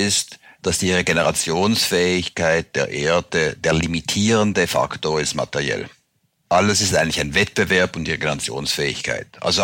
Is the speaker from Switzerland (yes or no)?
yes; Switzerland; Ich komme aus der Schweiz.